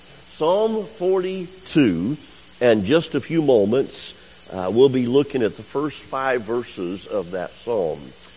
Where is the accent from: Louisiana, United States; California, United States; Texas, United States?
Louisiana, United States; Deville; I was sharing with a few of you as I came in and met you that I am from DeVille, Louisiana. I think it's easier for me to say Pineville or Alexandria.